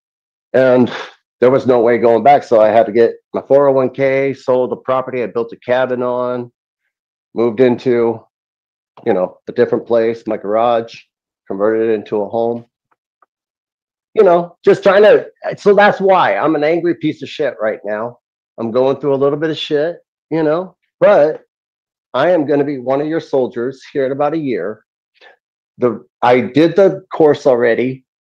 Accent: Olympia, Washington, United States; I'm from Olympia, Washington.

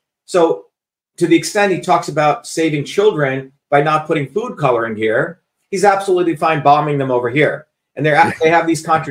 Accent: New Jersey, United States; I grew up in New Jersey. I think I've been working since I was 12 years old.

